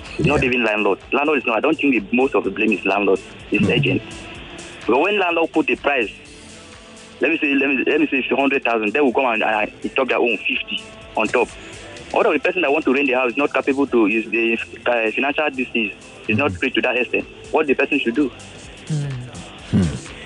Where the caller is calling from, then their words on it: Lagos, Nigeria; I'm calling from Bejuleki side.